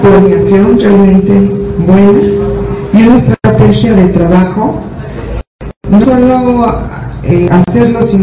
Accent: Mexico; no cumplía con un deber como ciudadana y como mexicana

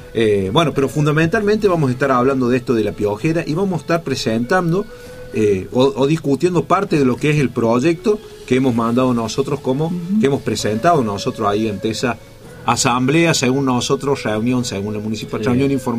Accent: Argentina; y digo como argentino

